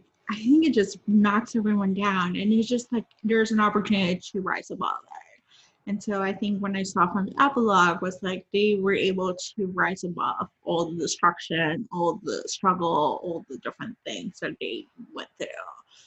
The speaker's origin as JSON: {"language": "English", "country": "Puerto Rico", "said": "because I'm from Puerto Rico."}